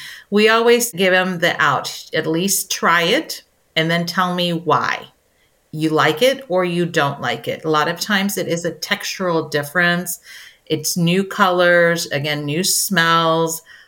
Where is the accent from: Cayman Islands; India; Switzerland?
India; Well, I am from India, so clearly I choose Indian cuisine a lot of times